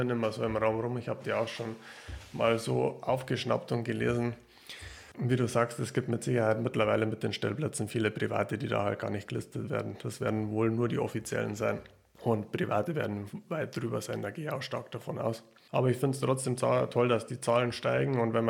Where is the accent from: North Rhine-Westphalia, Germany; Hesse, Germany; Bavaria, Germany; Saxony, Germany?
Bavaria, Germany; da sind wir auch raus bei uns in Bayern